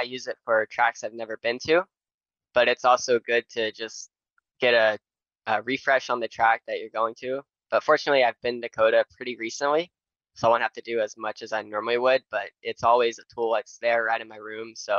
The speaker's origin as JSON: {"language": "English", "town": "Nashville", "region": "Tennessee", "country": "United States", "said": "Yes, I'm from Nashville, Tennessee."}